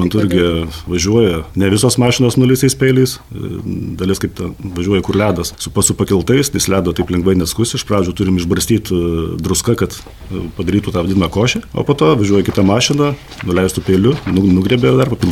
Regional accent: Samogitia, Lithuania; Mes, Žemaičiai, Marijampolė, Šiauliai, Panevėžys, šita Lietuvos dalis gavo didžiausią kritulių kiekį

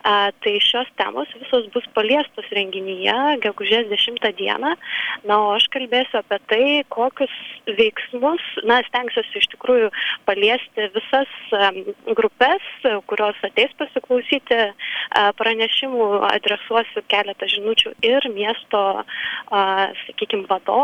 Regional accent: Alytus, Alytus County, Lithuania; Taip, man iš tikrųjų labai malonu, kad mano gimtasis miestas Alytus kelia šį išties visiems Lietuvos miestams nepaprastai svarbų klausimą.

